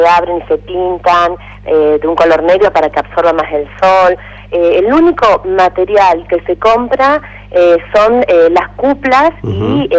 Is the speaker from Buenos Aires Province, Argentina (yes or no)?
no; Paraná, Entre Ríos, Argentina; nosotros, yo y mi esposo, que somos de acá de Paraná